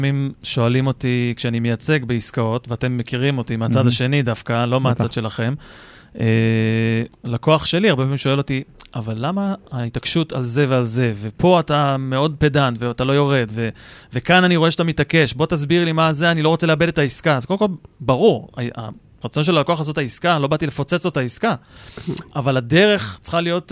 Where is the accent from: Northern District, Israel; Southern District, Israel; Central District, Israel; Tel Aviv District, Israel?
Central District, Israel; Rishon LeZion; אני בתור ילד שגדל בראשון לציון קניתי אצלם גלידה